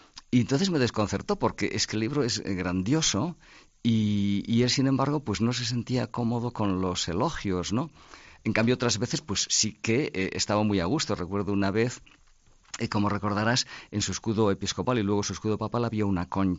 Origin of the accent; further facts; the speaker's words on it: Santiago de Compostela, Galicia, Spain; Pues le dije que eso, soy de Santiago de Compostela